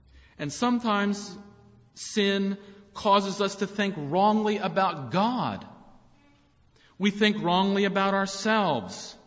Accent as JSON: {"language": "English", "town": "West Chester", "region": "Pennsylvania", "country": "United States", "tie": "born or raised there", "said": "You know, I grew up outside of Philly, and I kind of lived on the outskirts of the small town that I lived"}